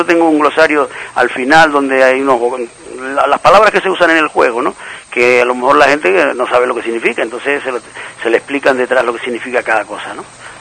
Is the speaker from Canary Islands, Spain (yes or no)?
yes; Lanzarote, Canary Islands, Spain; now in Tenerife, Spain; Yo soy de Lanzarote, aunque estoy en Tenerife, vivo en Tenerife, pero fui a estudiar para Tenerife y ahí me quedé.